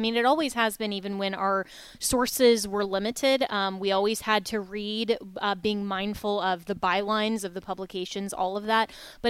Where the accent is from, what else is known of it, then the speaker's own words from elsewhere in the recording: Florida, United States; who is actually representative here from my home state of Florida